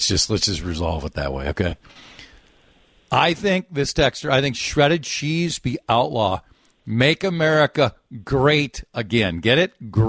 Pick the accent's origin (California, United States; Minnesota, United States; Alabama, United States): Minnesota, United States; I kind of am. I'm a Minnesotan.